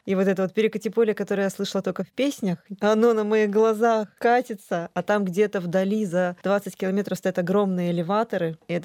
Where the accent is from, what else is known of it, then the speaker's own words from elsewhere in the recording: Omsk Oblast, Russia; я выросла в Тарском районе. И Тару видела, ну, 1 000 000 раз. У меня бабушка там жила, я там проводила каникулы